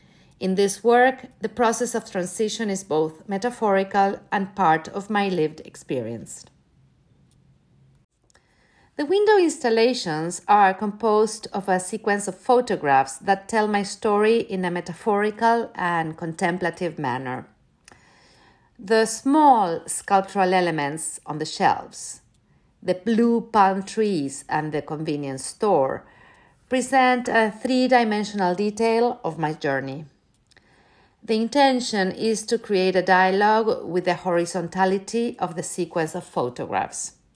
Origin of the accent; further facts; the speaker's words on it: Argentina; also born or lived in Miami; now in Los Angeles, United States; I'm originally from Argentina. I lived in Miami from 1997 till 2005, and then I moved to Los Angeles, which is where I now live.